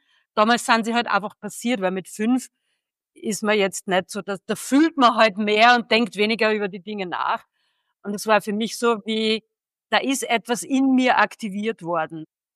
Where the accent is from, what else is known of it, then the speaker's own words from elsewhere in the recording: Austria; Ich komme aus Österreich, bin im Moment auch gerade da.